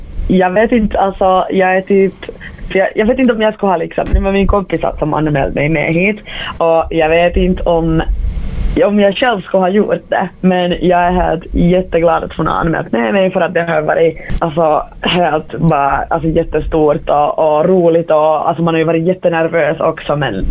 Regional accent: Vaasa, Ostrobothnia, Finland; moved away as an adult; now in Helsinki, Finland; Jag är från Vasa, så jag har gått i Kula-institutet. Så länge jag har bott i Vasa, jag flyttade till Helsingfors snart 5 år sedan.

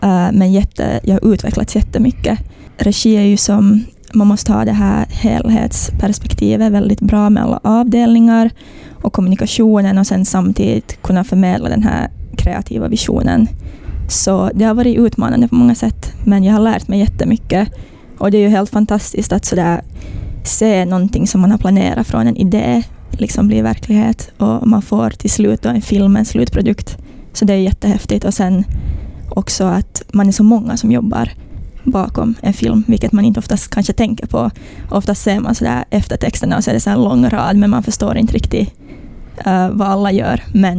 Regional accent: Korsholm, Ostrobothnia, Finland; now in Helsinki, Finland; Ja, jag kommer ju ursprungligen från Korsholm, så jag är uppvuxen här. Och sen flyttade jag för 4 år sedan till Helsingfors, där jag valde att studera film.

